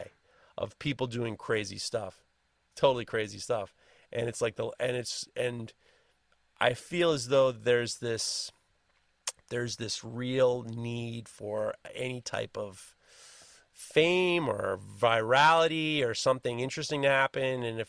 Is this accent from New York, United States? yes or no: yes; New York, United States; I am from New York, and, you know, scolding people doesn't work anymore.